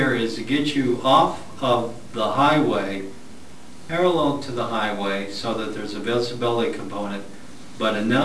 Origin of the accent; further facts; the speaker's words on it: Spokane, Washington, United States; for instance, I grew up in Spokane. And they have a park there, it's called Finch Arboretum Park. It's just off the downtown area.